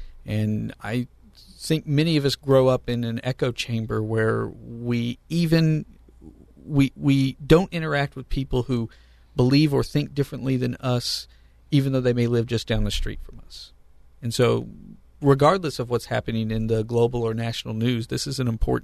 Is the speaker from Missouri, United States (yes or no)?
yes; Jackson, Missouri, United States; I grew up in Southeast Missouri, grew up in Jackson, and have been raised in this area.